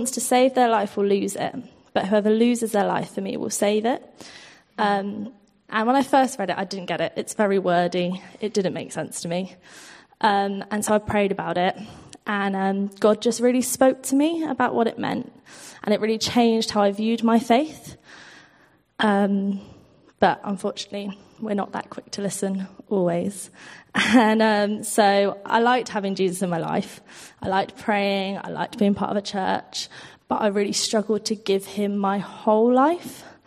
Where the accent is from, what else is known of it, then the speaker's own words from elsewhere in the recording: Bristol, South West England, United Kingdom; now in Leeds, United Kingdom; I'm a first-year student studying at the University of Leeds. I'm studying social work, and I'm from Bristol.